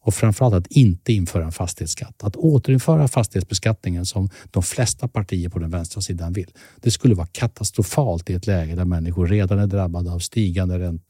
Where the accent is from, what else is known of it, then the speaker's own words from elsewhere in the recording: Eskilstuna, Södermanland, Sweden; Fast vi är från Eskilstuna. De är ju därifrån och jag är därifrån.